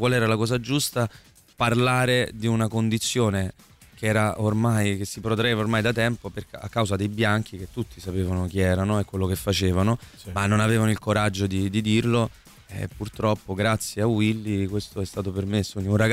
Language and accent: Italian; Campania, Italy; E da campano già questa cosa mi mette molta ansia.